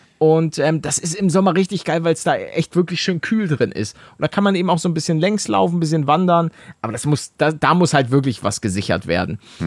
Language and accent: German; Hamburg, Germany; born there; Hamburg, meine Geburtsstadt.